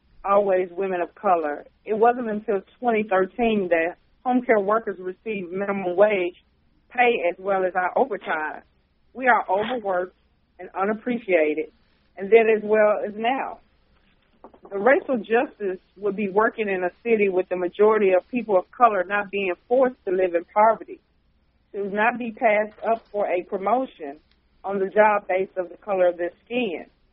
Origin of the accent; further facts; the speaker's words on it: Memphis, Tennessee, United States; Memphis, Tennessee, my hometown.